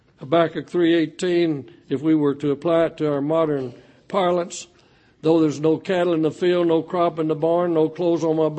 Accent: Sherman, United States; And I told Brother John Elmore, who led singing in my hometown of Sherman, that that was one of my favorite songs

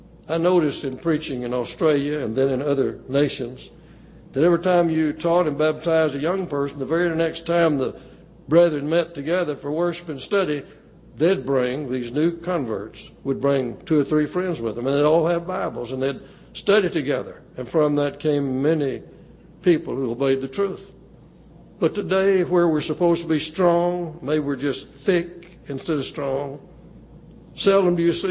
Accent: Sherman, Texas, United States; in the old Walnut Street building in Sherman, Texas, my hometown.

